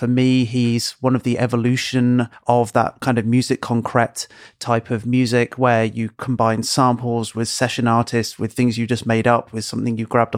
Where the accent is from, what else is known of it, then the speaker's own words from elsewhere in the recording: United Kingdom; which just means that as a British person, I go out and melt as soon as anything happens.